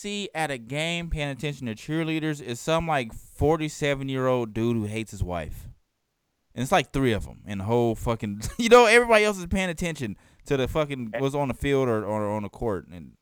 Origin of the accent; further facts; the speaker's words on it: Oakland, California, United States; And in the bad neighborhoods are usually more spread out as opposed to like growing up in Oakland.